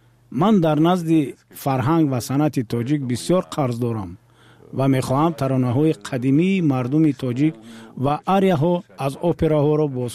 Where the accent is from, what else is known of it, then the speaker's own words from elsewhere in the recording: Regar, Tajikistan; also born or lived in Molotovabad; حدود 5 سال کودکیم در مولوتاو آباد گذشت و بعدتر به ریگر کوچ بستیم. در تاجیکستان 4 شهر بود